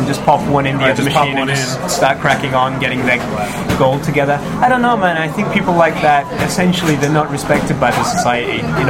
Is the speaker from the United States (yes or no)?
no; England, United Kingdom; I come from England, and the arcade scene is dead there